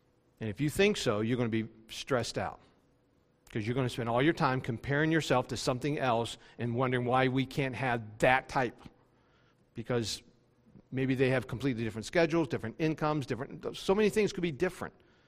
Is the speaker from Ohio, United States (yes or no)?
no; West Virginia, United States; When growing up in West Virginia, where I lived on the farm, we were right near the river.